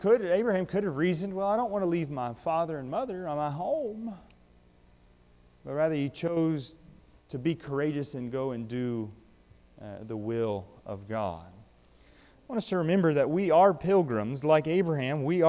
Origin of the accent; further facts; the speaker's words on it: California, United States; When I was growing up in California, sometimes you'd see on the news there's these police pursuits.